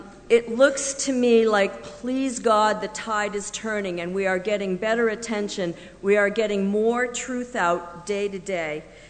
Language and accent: English; Plymouth, New Hampshire, United States; from Plymouth, and against, I guess, popular opinion, I'm not a subversive.